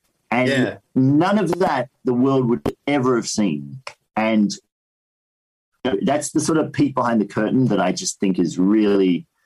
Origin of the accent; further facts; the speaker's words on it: Melbourne, Victoria, Australia; So I lived in Melbourne. I grew up in Melbourne, but the animation company that I wanted to work at was in Sydney. So for a year, I went to Sydney at 17